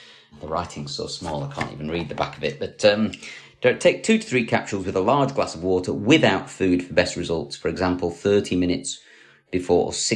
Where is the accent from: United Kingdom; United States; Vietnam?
United Kingdom; Scotland; I'm Scottish, by the way, so I can make Scottish jokes, I think.